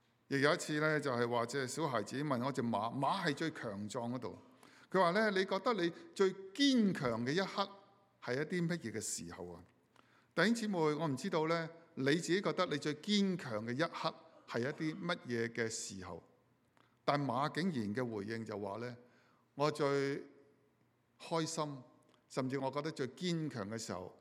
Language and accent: Chinese; China; 这个都是很正常，我们作为一个中国人的父母一个的期待。